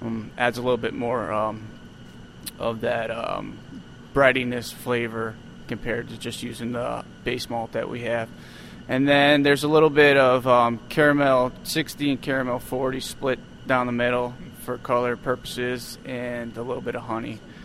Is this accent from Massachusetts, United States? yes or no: no; Connecticut, United States; Coming down here, growing up in Connecticut, I mean, you in New England